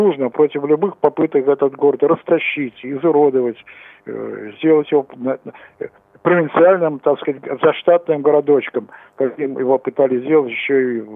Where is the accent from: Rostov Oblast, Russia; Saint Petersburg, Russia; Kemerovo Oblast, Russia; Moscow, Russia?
Saint Petersburg, Russia; я ленинградец, потому что я еще блокадник, вот, поддержали этот протест, и я тоже считаю своим долгом того, что я родился и всю жизнь практически прожил в этом городе